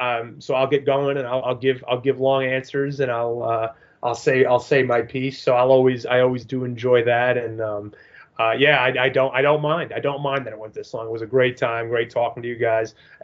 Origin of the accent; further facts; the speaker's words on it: Rhode Island, United States; also born or lived in New England; I grew up in Rhode Island, spent most of my life in New England